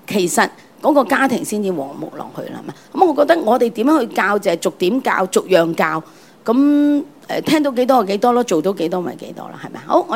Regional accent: China; 我哋中國人有一句叫做初歸新抱，落地孩兒

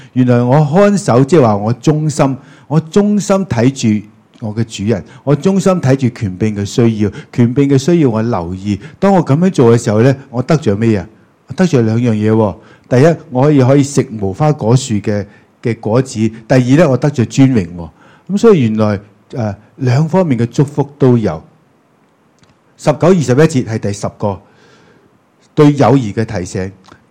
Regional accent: China; 屋企人问佢嘅嘢，同我哋中国人问嘅嘢好唔同。

